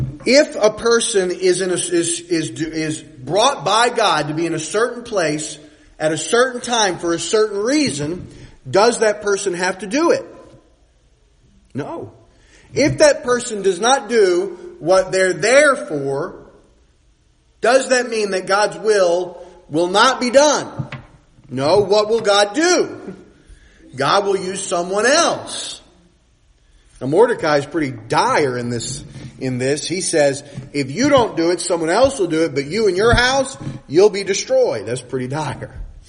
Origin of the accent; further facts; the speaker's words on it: Louisiana, United States; born there; I was born in Louisiana. My uncle lived in North Carolina.